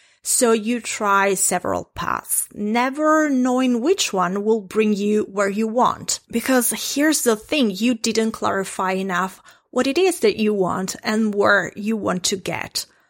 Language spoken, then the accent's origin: English; Italy; English is a second language; as I mentioned, I'm an impact coach and I'm from Italy.